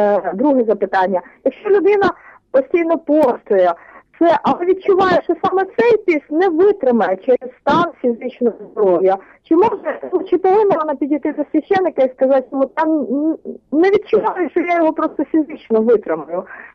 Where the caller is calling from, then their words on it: Kyiv Oblast, Ukraine; я з Київської області.